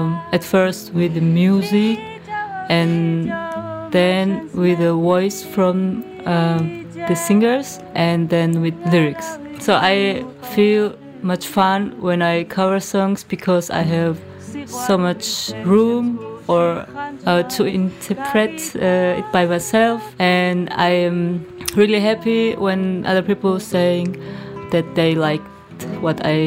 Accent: Georgia; I'm 28 years old. I'm from Georgia.

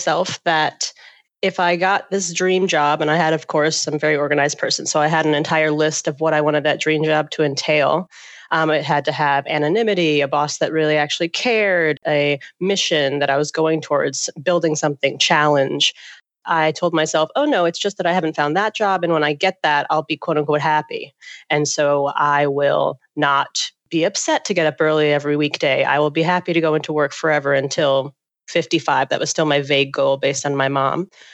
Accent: Atlanta, Georgia, United States; now in Seattle, United States; I grew up in Atlanta and I'm so over cars.

